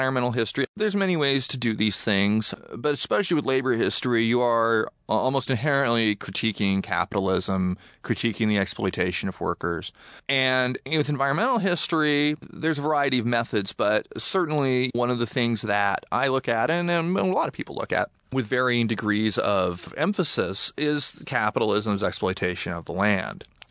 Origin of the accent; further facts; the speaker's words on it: Springfield, Oregon, United States; So in some ways, I think growing up in Springfield, if anything, made me feel that divide and those questions even more because the cultural divide was right there.